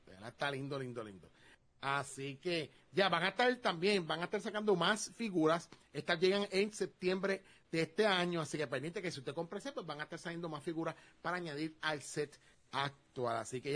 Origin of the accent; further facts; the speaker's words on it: Puerto Rico; Como buen boricua, 360 billetes, ¿ok?